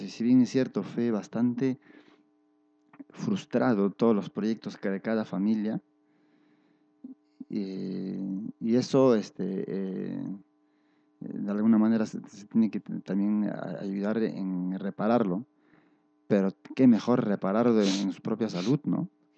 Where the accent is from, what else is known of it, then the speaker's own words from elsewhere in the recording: Ayacucho, Peru; Somos bastante religiosos, ayacuchanos, los chuchinos, tenemos nuestras costumbres